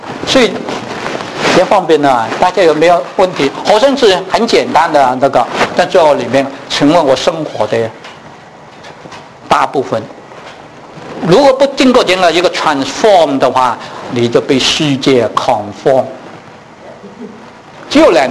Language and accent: Chinese; Hong Kong; 我是一个香港人，香港仔，钱钱钱